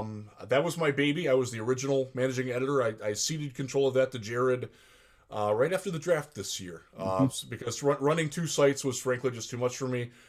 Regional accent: Cleveland, Ohio, United States; but this is my hometown team, man, and I like a lot of the guys on this team.

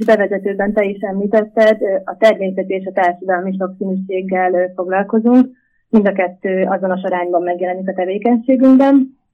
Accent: Gödöllő, Pest, Hungary; egyébként én Gödöllőn nőttem fel

